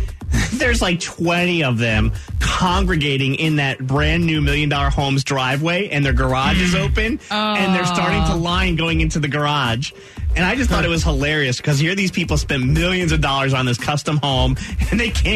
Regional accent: New Jersey, United States; moved away; also born or lived in Arkansas / Arizona / California / Tennessee; Well, so I grew up in New Jersey. Uh-huh. Then I moved to Arkansas. Uh-huh. Did mornings in Little Rock. Then moved to Tucson, Arizona, Sacramento, California, Memphis, Tennessee, Charlotte.

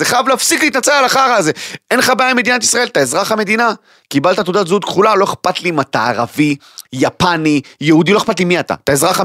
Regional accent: Kiryat Arba, West Bank, Palestine; אני גדלתי בקריית ארבע, סבבה?

